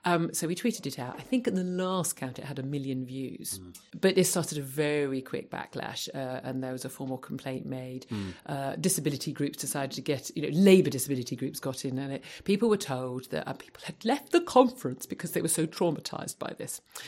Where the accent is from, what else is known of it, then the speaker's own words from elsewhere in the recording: Ireland; So I'm Irish, I'm allowed to take